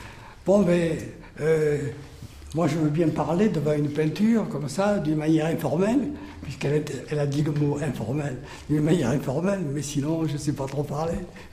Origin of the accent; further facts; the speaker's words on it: Occitanie, France; Comme je suis originaire des Cévennes, les Cévennes, c'est un pays foutu, parce qu'il y avait des mines avant, il y avait 15 000 habitants, tout le monde est parti.